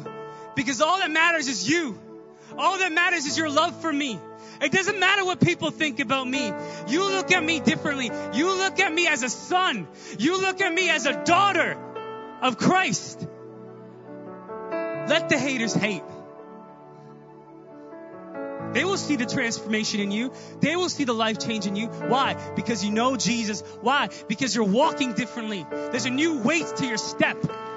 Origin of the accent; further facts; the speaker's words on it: Brampton, Ontario, Canada; I grew up in Brampton, so my church was like very multicultural.